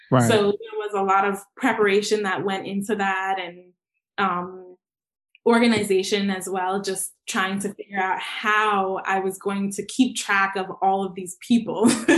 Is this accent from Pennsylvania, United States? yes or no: no; New York City, New York, United States; So I grew up in Jamaica, Queens, specifically Cambria Heights, but this is, you know, my hometown.